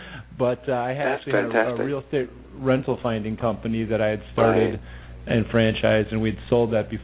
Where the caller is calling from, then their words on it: Highland Park, Illinois, United States; We're located in Highland Park, Illinois, just north of Chicago.